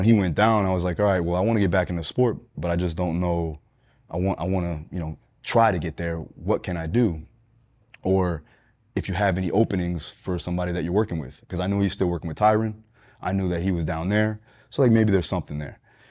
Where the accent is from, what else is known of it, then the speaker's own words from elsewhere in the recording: Deerfield Beach, Florida, United States; Here, Deerfield Beach, Florida, Broward County primarily, up and down Fort Lauderdale area.